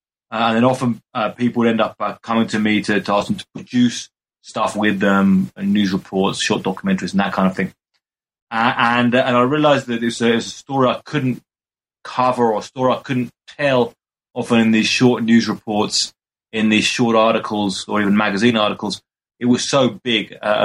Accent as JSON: {"language": "English", "town": "Brighton", "region": "South East England", "country": "United Kingdom", "moved": "as an adult", "lives_now": "Mexico", "said": "Well, I'm originally from Brighton in the UK. I came to Mexico in 2000"}